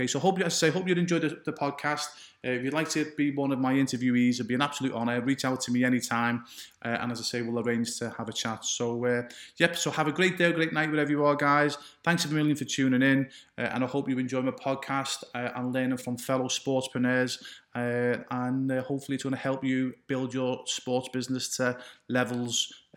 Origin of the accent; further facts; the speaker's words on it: Liverpool, North West England, United Kingdom; born there; I was born in Liverpool, England.